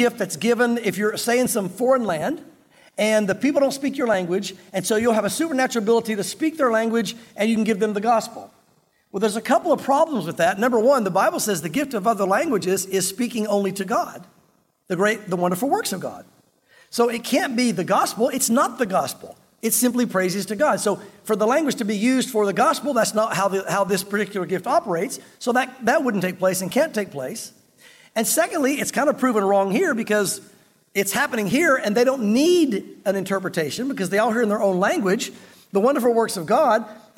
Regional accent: the South, United States; I'm from the South, all right? So I can do that.

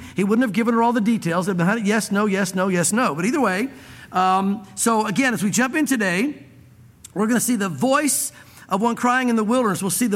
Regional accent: the South, United States; now in Knoxville, United States; Listen, I grew up in the South, and Jesus was preached every week in every corner.

